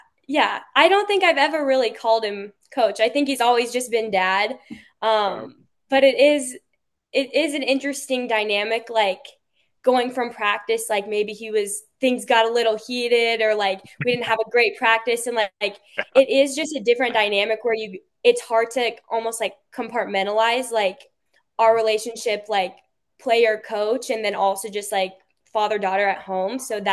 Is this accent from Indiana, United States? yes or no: yes; Indiana, United States; which is so cool because like growing up in Indiana, like just a huge Hoosiers fan